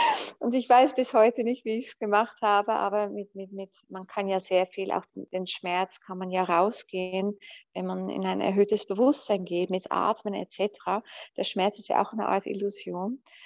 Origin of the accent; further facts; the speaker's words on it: Netherlands; bevor ich mir auch in einem Skilift damals als Holländerin das Bein gebrochen hatte